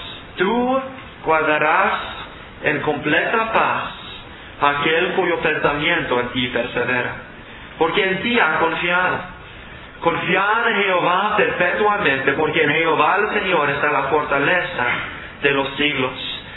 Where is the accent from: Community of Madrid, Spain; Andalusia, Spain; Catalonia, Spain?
Andalusia, Spain; born there; Donde yo nací en España, estuvimos cerca de una roca bien famosa.